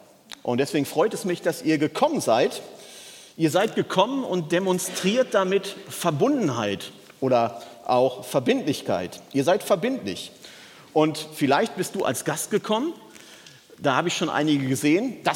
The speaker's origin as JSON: {"language": "German", "region": "North Rhine-Westphalia", "country": "Germany", "said": "Ich komme ja aus dem Ruhrgebiet"}